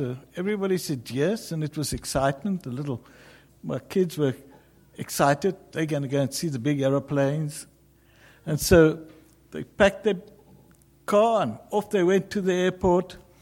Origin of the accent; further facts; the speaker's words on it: South Africa; moved away; By the way, I'm a South African. I've been in this country for about 25 years. You'll recognize it in my speech.